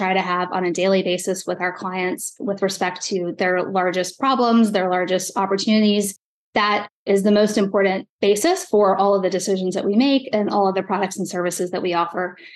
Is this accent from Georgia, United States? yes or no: yes; Georgia, United States; I grew up in South Georgia, went to University of Georgia undergrad